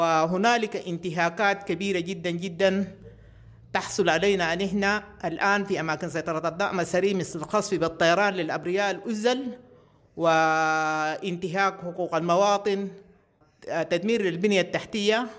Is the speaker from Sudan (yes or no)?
yes; Sudan; فنحن الآن نحن سودانيين لا نميز بالقبلية ولا الجهوية